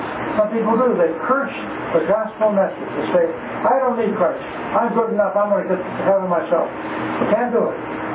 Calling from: Canada; Yes, hello … from Canada.

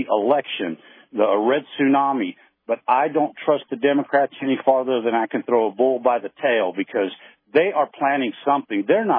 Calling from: Texas, United States; I'm calling from Texas

